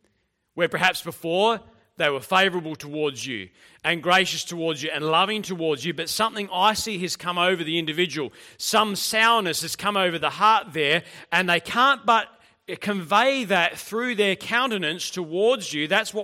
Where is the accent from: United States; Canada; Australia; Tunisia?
Australia; South Australia; I had this very strong desire to come back to my home state and to minister here after Bible college.